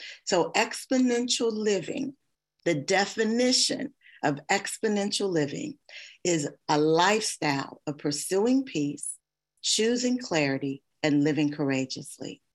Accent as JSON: {"language": "English", "region": "Kentucky", "country": "United States", "said": "I'm from Kentucky. My family is safe."}